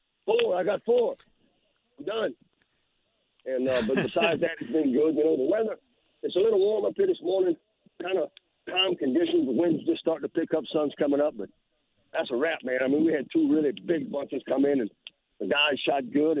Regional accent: Louisiana, United States; accent: Cajun; Man, I'm from Pivotal, Louisiana.

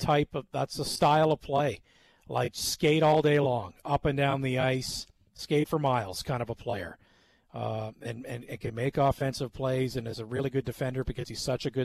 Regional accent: Canada; I'm Canadian.

